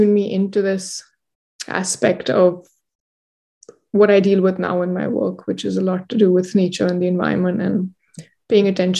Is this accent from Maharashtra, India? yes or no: no; Delhi, India; I grew up in Delhi, mm-hmm. in India, mm-hmm. And spent most of my growing up years there.